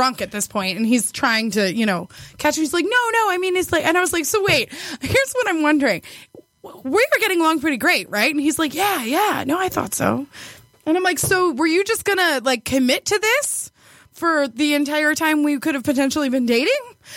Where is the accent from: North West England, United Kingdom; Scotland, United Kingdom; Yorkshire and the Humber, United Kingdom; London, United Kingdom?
London, United Kingdom; I already told you I grew up in London.